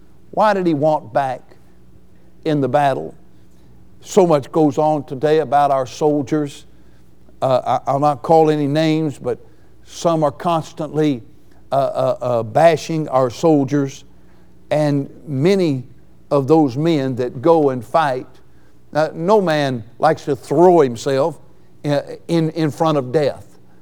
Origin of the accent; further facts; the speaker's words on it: United States; born there; But I wonder, because I'm born an American, I'll fight for the cause of this nation.